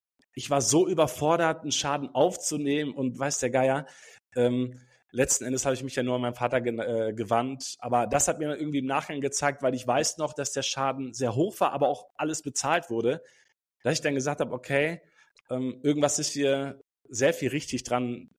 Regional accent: Germany; born there; Ja, also meine Eltern, die sind selbst in Polen geboren worden. Ich bin hier in Deutschland geboren.

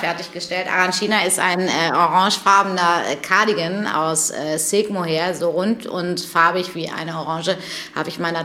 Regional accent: Hamburg, Germany; aber ich bin Hamburgerin, ich liebe diese Stadt, ich liebe diese Menschen

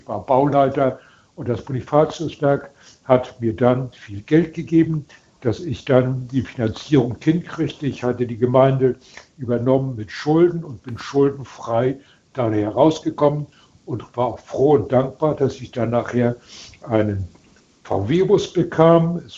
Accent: Lübeck, Schleswig-Holstein, Germany; ich bin als vertriebenes Flüchtlingskind in Lübeck aufgewachsen.

